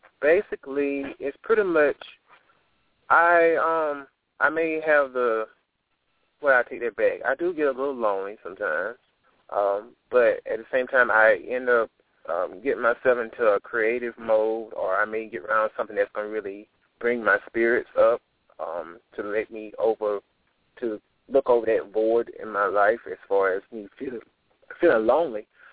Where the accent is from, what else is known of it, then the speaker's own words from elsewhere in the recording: Twin City, United States; I grew up in a small town called Twin City. You pretty much can pass through it by the blink of an eye. You have one caution light.